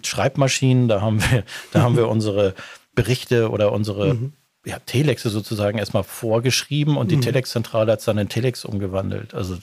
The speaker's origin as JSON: {"language": "German", "town": "Mölln", "region": "Schleswig-Holstein", "country": "Germany", "tie": "born or raised there", "also_born_or_lived": "Hamburg", "moved": "as an adult", "said": "Ich bin geborener Möllner und 1966 in Mölln geboren. Habe hier meine Schulzeit verbracht, also in Mölln, Ratzeburg und Lübeck. Bin dann nach Hamburg gegangen 1984"}